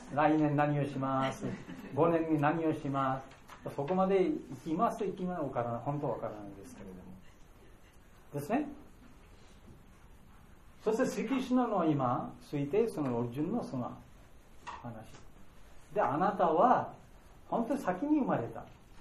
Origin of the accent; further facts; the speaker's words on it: India; Japanese is a second language; now in Japan; 私は日本に来て普通、私インドから来ましたから、